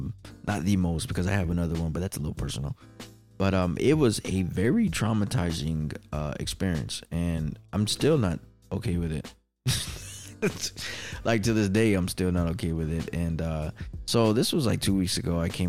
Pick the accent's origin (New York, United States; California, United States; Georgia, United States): New York, United States; I mushed the dog, you know, like I was from New York, you know, I'm from New York.